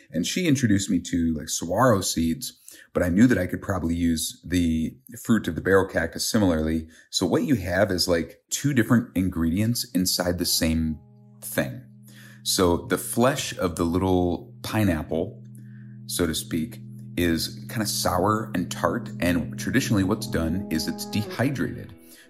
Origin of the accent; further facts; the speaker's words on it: Minnesota, United States; now in Wisconsin, United States; I'm a chef from Minnesota. Now I live in Wisconsin.